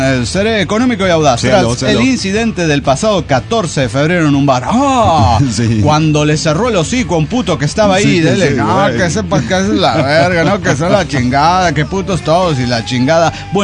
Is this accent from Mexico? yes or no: yes; Monterrey, Nuevo León, Mexico; Pirata, lagarto, soy el trapo de Monterrey.